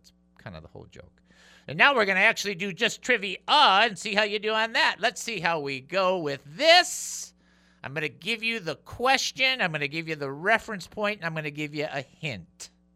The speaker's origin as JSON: {"language": "English", "town": "Detroit", "region": "Michigan", "country": "United States", "tie": "born or raised there", "said": "It's not the pizza I grew up with in Detroit."}